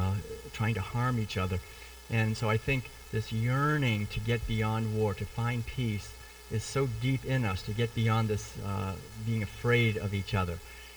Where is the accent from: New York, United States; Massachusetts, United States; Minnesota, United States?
Massachusetts, United States; Concord; I remember as I was growing up in Concord, Massachusetts, which is where I was born and raised